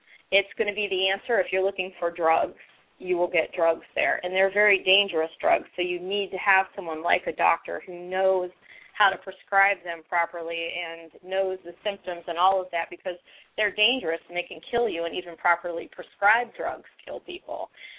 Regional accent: Worcester, Massachusetts, United States; And so I grew up in Worcester, and I went to the College of Worcester

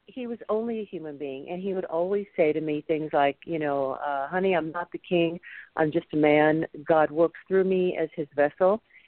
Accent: Los Angeles, California, United States; So I grew up in the entertainment industry, born and raised in Los Angeles, Richard.

